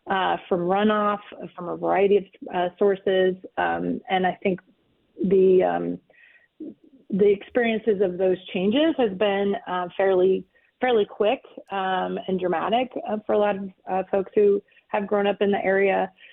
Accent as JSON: {"language": "English", "region": "Tennessee", "country": "United States", "tie": "born or raised there", "said": "I didn't grow up there. I grew up in East Tennessee, and my heart is definitely with people in Western North Carolina right now"}